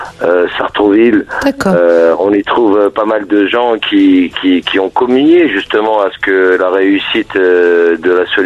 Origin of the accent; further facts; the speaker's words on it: Algeria; Je suis algérien